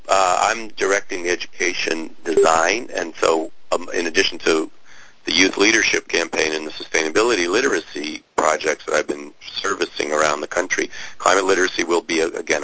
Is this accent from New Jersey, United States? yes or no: yes; New Jersey, United States; So there's somebody from my hometown in New Jersey that lives and works in the law firm in New Mexico